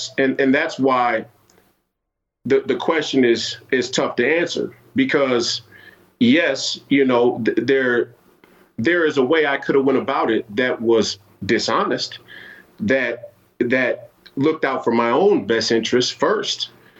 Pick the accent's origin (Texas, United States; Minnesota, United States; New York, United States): Minnesota, United States; Twin Cities; You know, I grew up here in the Twin Cities to a blue-collar community.